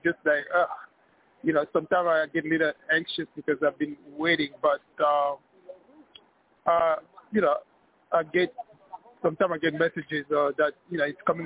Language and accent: English; New York City, New York, United States; New York City.